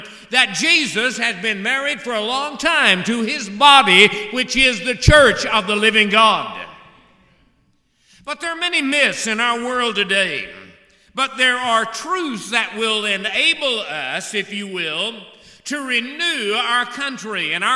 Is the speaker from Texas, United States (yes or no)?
yes; Hallsville, Texas, United States; This is my hometown of Hallsville, and I always tell everybody that.